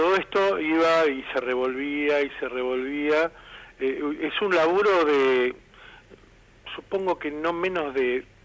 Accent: Chepes, La Rioja, Argentina; now in Isidro Casanova, Argentina; yo vine de Chepes muy modosito, ¿viste? Uh-huh. Muy bien criado, y me encuentro en un barrio de eso, de San José, acá en Isidro Casanova

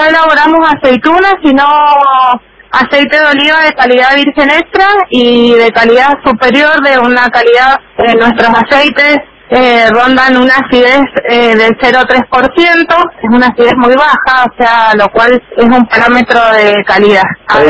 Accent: Mendoza, Argentina; soy de Mendoza.

